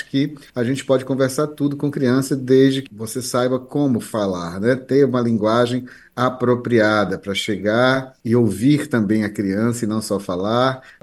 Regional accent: Ceará, Brazil; Eu venho do Ceará e trago do Ceará um pouco dessa veia humorística

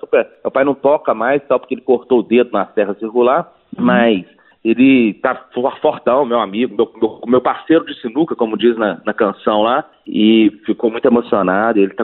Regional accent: Caratinga, Minas Gerais, Brazil; É porque eu sou do interior de Minas, né? Quando esse sotaque meu prova bastante, né? Não deixa nenhuma dúvida, assim, né? Eu sou lá de Caratinga

